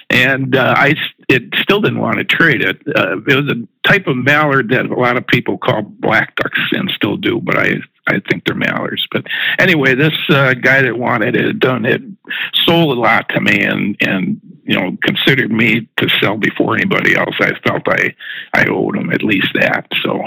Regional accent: Milwaukee, Wisconsin, United States; born there; I lived in, because I was born in Milwaukee, then moved out to Aldo, Conemaugh, and which is closer to the Rock River Valley where Horicon and everything is.

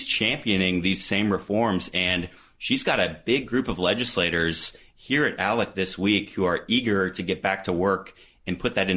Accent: North Carolina, United States; North Carolina.

